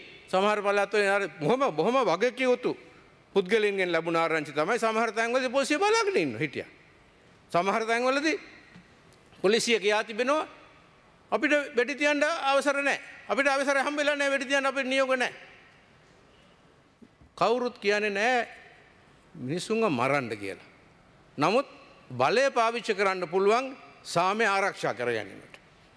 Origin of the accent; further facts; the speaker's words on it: Kandy, Central Province, Sri Lanka; මම මහනුවර පළාතේ කෙනෙක් නිසා ඒ පළාතේ ඉපදිලා හැදිනු වැඩන කෙනෙක් නිසා